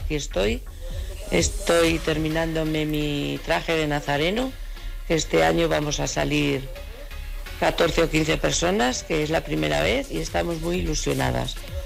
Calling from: Torrejoncillo, Extremadura, Spain; de Torrejoncillo y quería saludaros

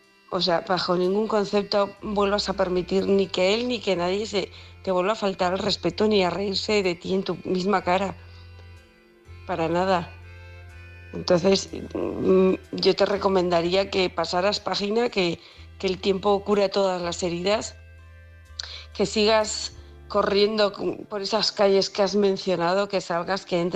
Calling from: Huesca, Aragon, Spain; de Huesca

